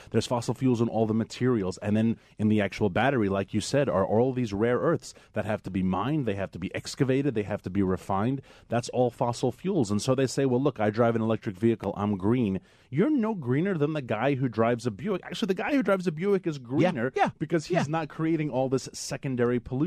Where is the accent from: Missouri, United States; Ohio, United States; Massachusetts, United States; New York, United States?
New York, United States; Rockaway; I grew up in Rockaway. You know Rockaway Beach, of course.